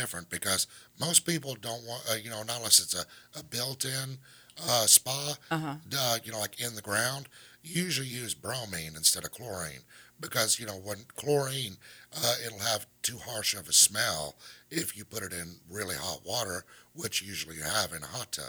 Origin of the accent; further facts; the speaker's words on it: Atlanta, Georgia, United States; Well, I am from Atlanta.